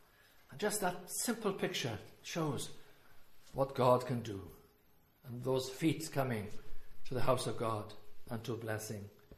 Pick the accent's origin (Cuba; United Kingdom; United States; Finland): United Kingdom; Wales; But I am from Wales, so what can I do? I know my own history.